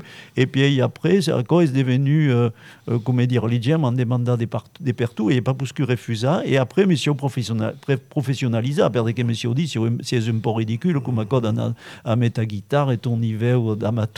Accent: Castelsarrasin, Occitanie, France; Je suis de Castel Sarrazin. Et du patois, je m'en souviens.

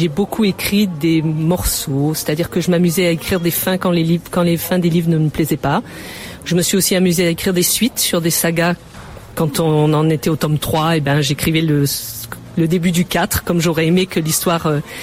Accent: south of France, France; now in Marguerittes, France; j'ai grandi dans le sud de la France au Pradé, et puis après j'ai maintenant depuis une vingtaine d'années, je vis à Marguerite à côté de Nîmes.

